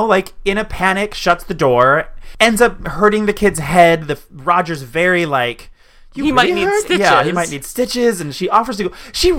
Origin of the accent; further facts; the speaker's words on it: New York City, New York, United States; I was like, I'm a New Yorker and we drink chock.